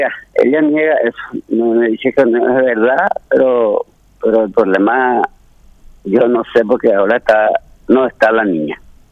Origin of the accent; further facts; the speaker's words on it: Asunción, Paraguay; Sí, yo soy de Asunción y trabajo por ahí como todos